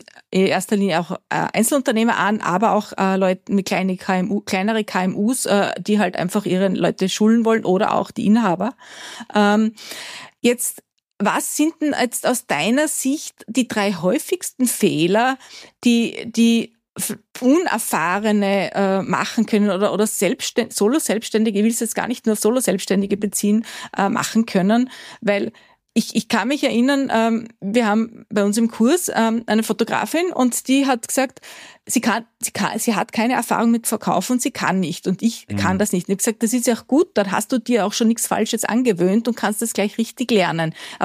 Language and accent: German; Vienna, Austria; den Schlapfen zu halten, wie man so schön sagt bei uns in Wien.